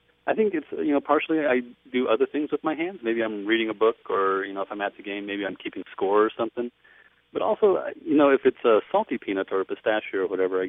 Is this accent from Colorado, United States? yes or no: yes; Colorado, United States; I'm from Colorado.